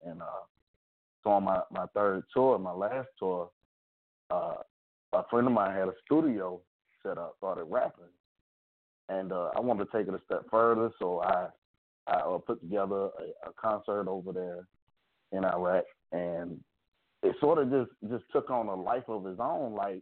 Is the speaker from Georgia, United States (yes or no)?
yes; Rome, Georgia, United States; Well, I grew up in Rome, Georgia, and I come from a music background. My mother, she's a singer. My sister, she's a singer.